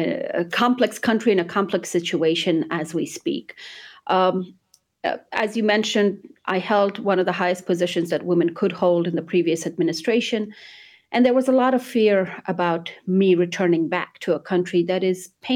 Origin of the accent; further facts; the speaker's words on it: Kandahar, Afghanistan; moved away as an adult; now in United States; from the minute I landed back in Kabul and I traveled to Kandahar, which is my hometown, and back to the US, the whole trip lasted about 20 days.